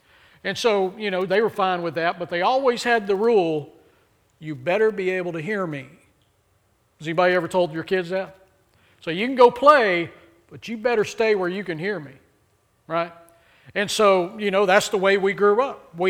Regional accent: Austin, Texas, United States; so I grew up in a small town. But prior to that, I grew up in the city of Austin. And so we grew up in South Austin, busy community. And so in South Austin, we lived in a neighborhood cram-packed full of houses on top of each other.

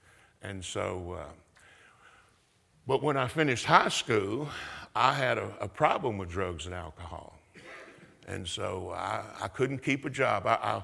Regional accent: Ridgely, Tennessee, United States; also born or lived in Los Angeles; I was born in Los Angeles, and when they were when I was 3.5 years old, they moved back to Tennessee. And I'm glad they did, because I wouldn't be alive if I'd grown up in Los Angeles. I was blessed to grow up in Tennessee.

